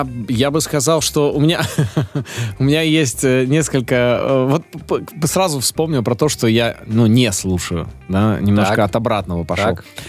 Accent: Kazakhstan; moved away as an adult; Но нету большой практики, но все-таки я вырос в Казахстане.

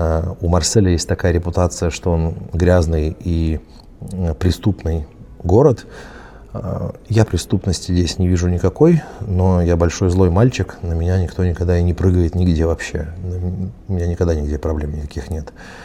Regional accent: Volzhsky, Volgograd Oblast, Russia; moved away; also born or lived in Paris, France; Я вырос на Волге, в городе Волжском, Волгоградской области.

